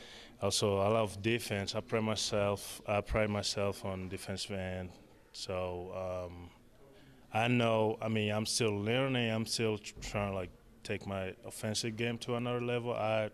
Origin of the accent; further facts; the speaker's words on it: Falaje, Koulikoro, Mali; English is a second language; Kati's also like 20 minutes from where I'm from, because I'm from Falaje. That's like more like in the city, kind of.